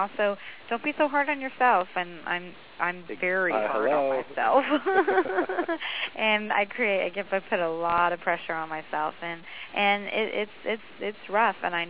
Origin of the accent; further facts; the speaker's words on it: Texas, United States; And I grew up in Texas, and everything's so far apart, you don't walk anywhere